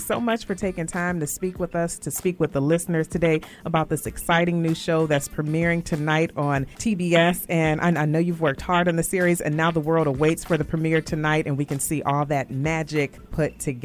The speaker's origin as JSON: {"language": "English", "town": "Pittsburgh", "region": "Pennsylvania", "country": "United States", "tie": "born or raised there", "said": "and I'm partial. I grew up in Pittsburgh, so I had to ask that."}